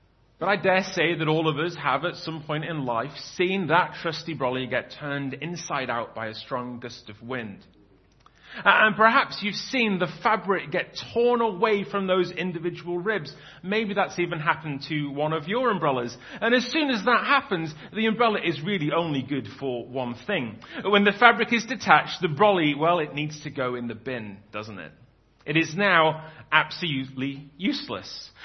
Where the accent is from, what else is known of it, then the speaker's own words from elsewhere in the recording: England, United Kingdom; Well, as an Englishman, I can say with confidence